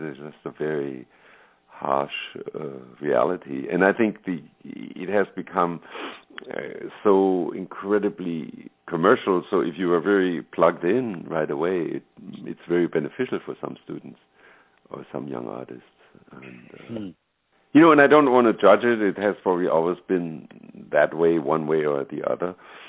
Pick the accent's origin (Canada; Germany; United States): Germany; English is a second language; I come from Germany where, you know, basically tuition is free for everybody